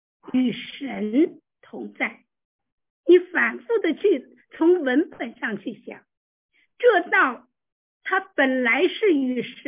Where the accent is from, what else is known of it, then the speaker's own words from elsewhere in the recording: Yunnan, China; 好啊，我是云南的。